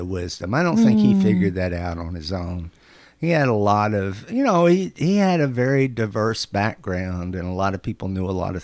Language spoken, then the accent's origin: English; Tennessee, United States; also born or lived in Southeast Missouri, United States; So I was raised in Northwest Tennessee, and Southeast Missouri, right across the river, the part of Missouri that dips down into Arkansas, and rural people.